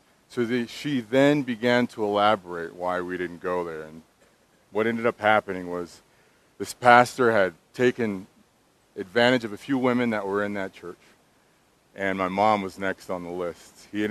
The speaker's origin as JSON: {"language": "English", "town": "Compton", "region": "California", "country": "United States", "tie": "born there", "said": "I was born in Compton in a family of 10, number 3 of 8 siblings."}